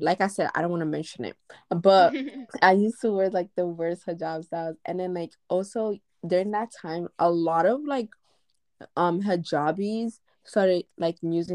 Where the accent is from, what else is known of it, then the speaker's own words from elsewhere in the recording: New York, United States; also with like growing up in New York where there's Muslims literally everywhere, it's